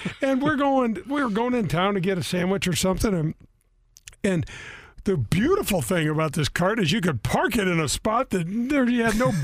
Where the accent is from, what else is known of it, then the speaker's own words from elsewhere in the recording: Missouri, United States; you know, you're from Michigan, I'm from Missouri.